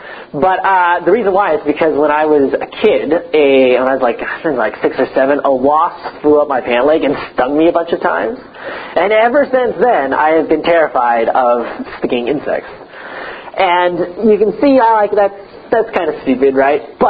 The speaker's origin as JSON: {"language": "English", "country": "United States", "said": "I'm an American, so America."}